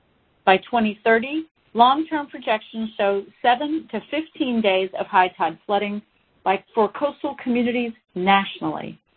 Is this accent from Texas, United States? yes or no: yes; Texas, United States; In my home state of Texas